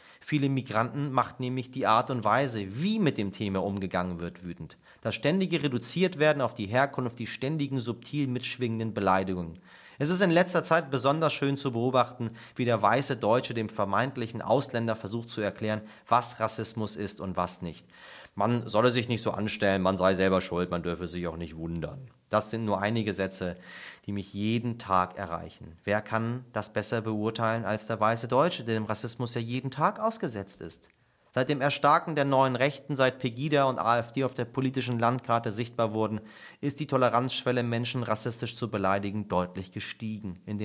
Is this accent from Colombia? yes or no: no; Turkey; oder wenn ich als Türke nicht in die Disco kam oder in einer Gruppe mit Bio-Deutschen als einziger von der Polizei rausgewunken wurde.